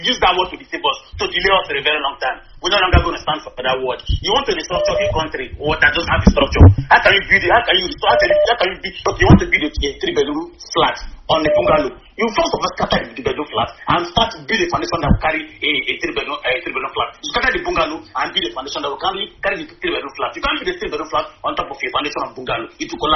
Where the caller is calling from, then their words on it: Las Vegas, Nevada, United States; I'm calling from Las Vegas, Nevada.